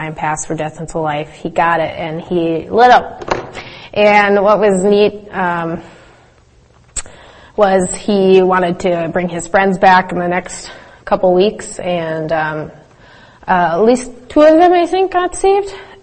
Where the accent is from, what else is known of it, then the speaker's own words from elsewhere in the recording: Grand Rapids, Minnesota, United States; hey, I'm from Grand Rapids. Well, he's holding this little trinket that says Grand Rapids, Minnesota